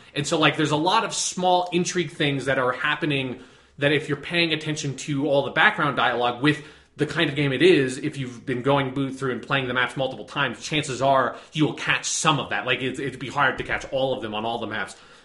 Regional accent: Colorado, United States; we are both from Colorado. That's where we're recording the podcast now.

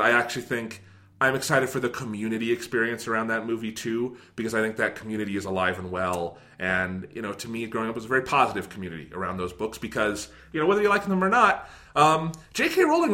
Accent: United States; And a thing as an American we can be fucking proud of is we produced the world's greatest fucking poet.

